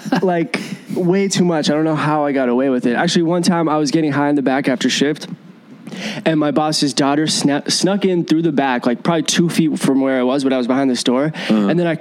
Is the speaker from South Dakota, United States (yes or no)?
no; Massachusetts, United States; Yeah, I'm from Massachusetts.